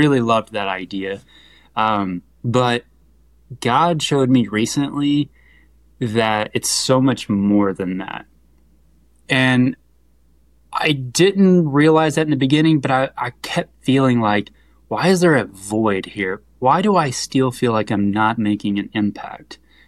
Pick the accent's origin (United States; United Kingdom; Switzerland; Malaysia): United States; Missouri; now in California, United States; So, I grew up in the South in Missouri, and, yeah, just a normal kid with big dreams